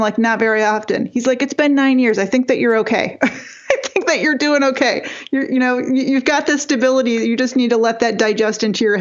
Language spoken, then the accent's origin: English; Michigan, United States; I grew up really poor in Northern Michigan